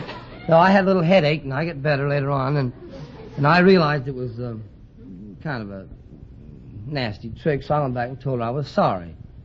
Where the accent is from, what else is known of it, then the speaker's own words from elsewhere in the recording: Ireland; Well, it was, I'm Irish, and my wife was Irish, Dugan, and we were having a St. Patrick's Day party.